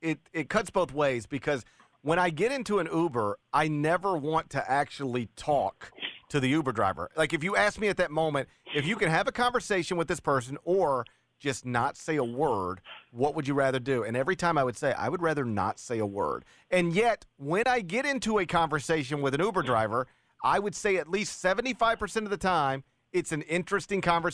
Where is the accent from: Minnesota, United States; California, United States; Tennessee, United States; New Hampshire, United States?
Tennessee, United States; Memphis; I'm in from Memphis. That's my home.